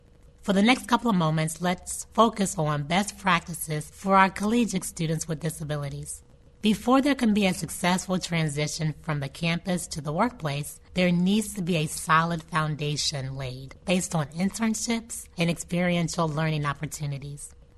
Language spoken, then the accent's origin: English; Columbus, Ohio, United States; After graduating, I returned to my hometown of Columbus, Ohio